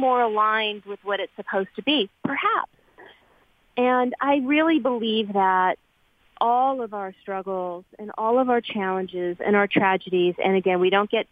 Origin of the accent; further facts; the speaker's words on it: Beverly Hills, California, United States; I was a girl. I grew up in Beverly Hills. I didn't have a lot of money.